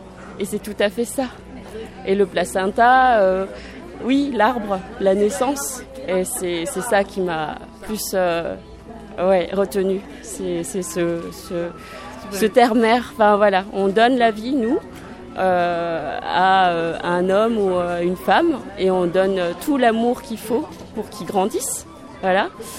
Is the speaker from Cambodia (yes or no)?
yes; Cambodia; now in France; Je viens du Cambodge, je suis arrivée en France, on m'a imposé un lieu, donc je me suis adaptée